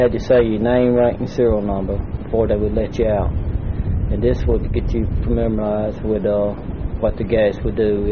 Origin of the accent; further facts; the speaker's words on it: Anniston, Alabama, United States; born there; I was born November 11, 1950. I was born in Anniston, Alabama.